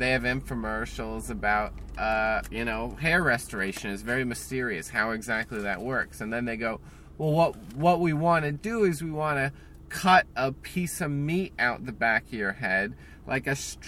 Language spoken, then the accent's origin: English; New Jersey, United States; I'm from New Jersey, so like I have just an abrasive personality.